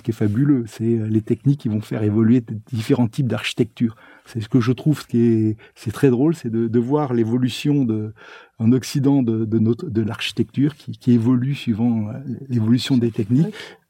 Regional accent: Blois, Centre-Val de Loire, France; Donc, j'étais originaire de Blois. J'ai fait mon diplôme sur Blois.

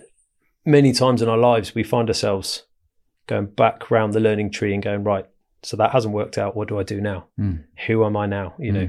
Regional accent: Buxted, South East England, United Kingdom; I grew up at a very rural upbringing in East Sussex. So around the area of Uckfield Lewis, there's a little village called Buxted. And that was me growing up there.

